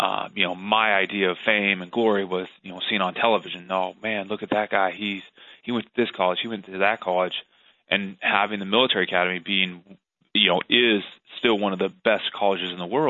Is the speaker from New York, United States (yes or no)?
no; Pasco, Washington, United States; I'm actually from Pasco, Washington, you know, southeastern side of Washington State